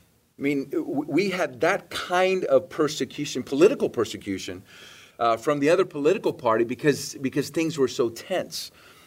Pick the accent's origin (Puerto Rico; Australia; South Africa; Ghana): Puerto Rico; born there; I was born in Puerto Rico in 1965.